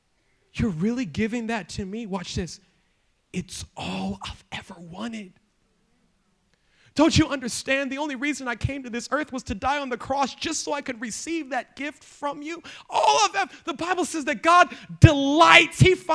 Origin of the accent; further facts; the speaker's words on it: Baltimore, Maryland, United States; I was there. I'm from Baltimore. All you can eat crabs.